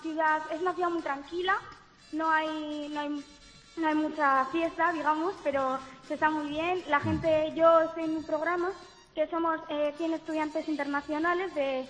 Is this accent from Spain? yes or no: yes; Logroño, La Rioja, Spain; also born or lived in Fuenmayor; now in Lithuania; Pues yo soy de Logroño, aunque soy en mi DNI pone que nací en Fuenmayor, que es un pueblo que está nada cerca, muy cerca de Logroño.